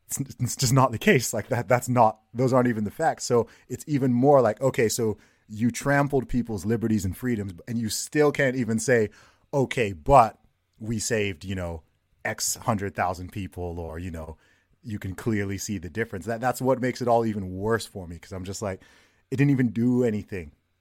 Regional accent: Saudi Arabia; I grew up in Saudi Arabia myself

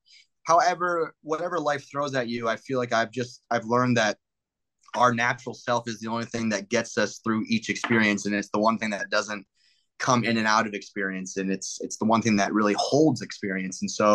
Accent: Midwest, United States; now in Los Angeles, United States; consider myself a Midwest person. I've lived in LA for like 8 years now, but, People still like can tell I'm from the Midwest.

